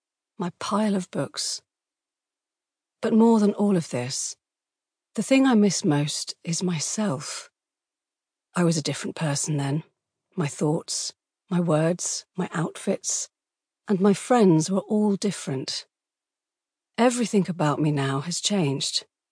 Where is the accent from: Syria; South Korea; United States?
Syria; Damascus, Damascus Governorate; English is a second language; And every time I say I am from Syria, I feel like I'm standing at a funeral while Syria lies in an open casket and mourners tell me how sorry they are for my loss.